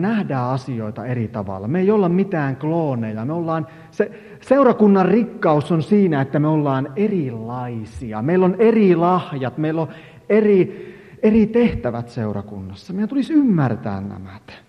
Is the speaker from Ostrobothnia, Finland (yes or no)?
yes; Ostrobothnia, Finland; Mä oon Pohjanmaalta kotoisin